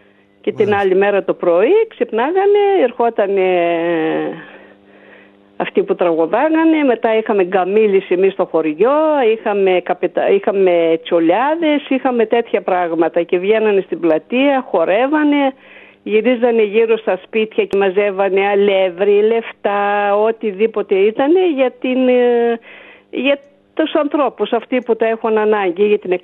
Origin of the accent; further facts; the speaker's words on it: Damasi, Thessaly, Greece; Είμαι από το Δαμάση Τυρνάβου Λάρισα.